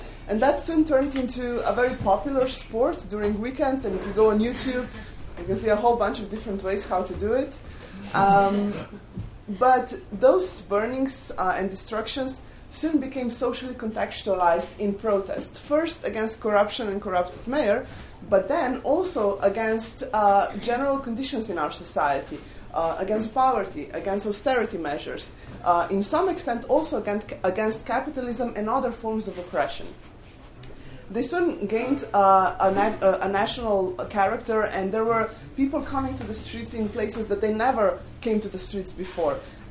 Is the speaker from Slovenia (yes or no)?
yes; Slovenia; now in United States; I'm from Slovenia.